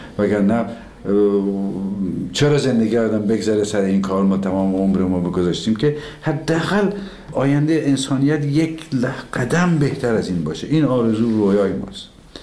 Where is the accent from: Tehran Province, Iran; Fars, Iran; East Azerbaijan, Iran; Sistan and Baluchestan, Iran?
East Azerbaijan, Iran; Tabriz; دیدیم ما که بچه تبریز هستیم، کوفته تبریزی